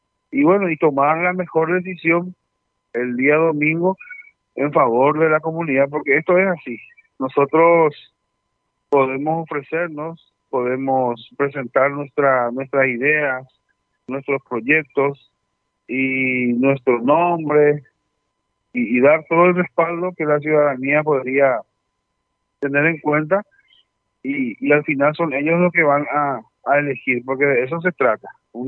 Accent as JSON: {"language": "Spanish", "town": "San Ignacio", "region": "Misiones", "country": "Paraguay", "tie": "born or raised there", "said": "Trabajé en mi San Ignacio, que es mi ciudad de origen, con mis padres."}